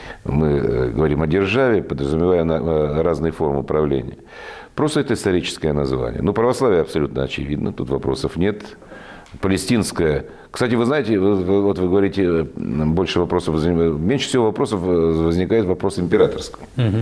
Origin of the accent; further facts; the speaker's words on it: Saint Petersburg, Russia; в Санкт-Петербурге, в моем родном городе.